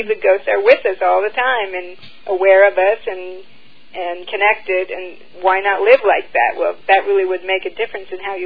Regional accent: Ann Arbor, Michigan, United States; I'm from Ann Arbor.

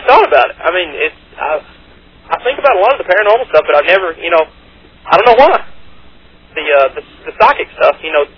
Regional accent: Alabama, United States; Yeah, I'm from Alabama.

